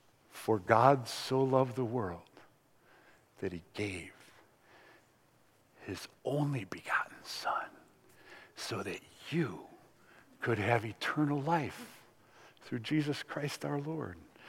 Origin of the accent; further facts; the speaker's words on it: United States; But here's what I'll tell you as an American.